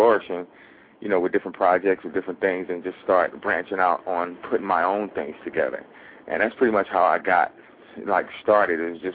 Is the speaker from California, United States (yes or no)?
yes; Compton, California, United States; this is where I'm from. You know, I'm from Compton, California.